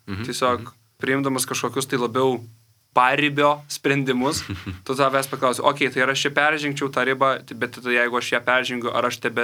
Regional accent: Alytus, Alytus County, Lithuania; aš iš Alytaus, viso miesto dydžio organizacijos

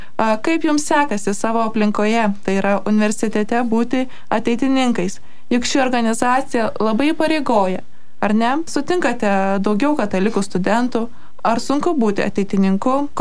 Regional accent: Biržai, Panevėžys County, Lithuania; esu 4 kurso taikomosios biologijos studentė, esu kilusi iš Biržų

